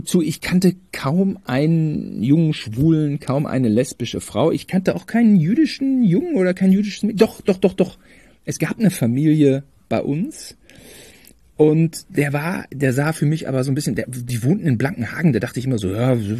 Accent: Germany; ich bin Deutscher.

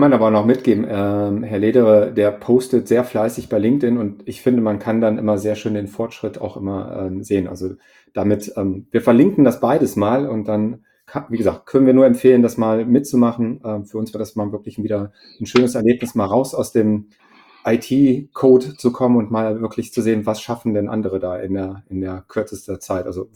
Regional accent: Neuss, North Rhine-Westphalia, Germany; Also ich komme ja aus Neuss hier neben Düsseldorf

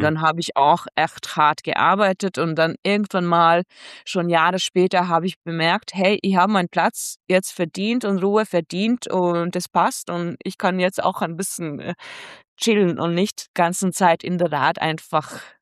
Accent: Latvia; Lettland ist meine Heimat, es ist Teil von mir.

